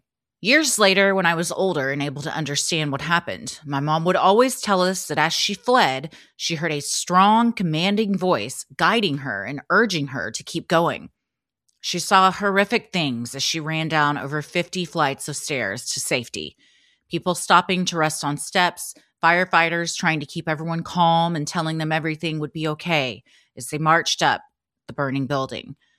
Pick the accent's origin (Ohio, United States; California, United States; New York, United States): New York, United States; New York City; an otherwise pretty happy and loving experience growing up in New York City.